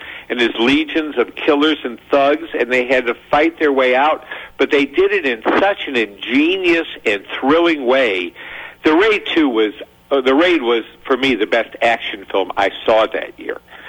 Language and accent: English; Cleveland, Ohio, United States; But I'm from Cleveland, Ohio